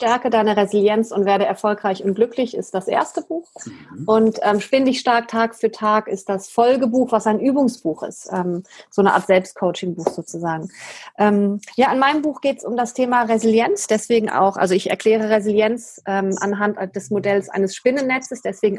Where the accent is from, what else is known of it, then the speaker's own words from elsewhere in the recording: Kenya; ich bin in meinem ersten Leben bin ich in Kenia groß geworden